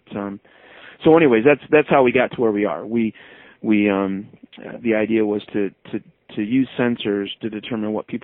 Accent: Canada; I'm Canadian

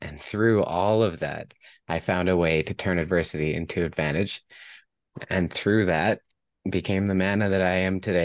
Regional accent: British Columbia, Canada; So as I said, I'm from Vancouver Island.

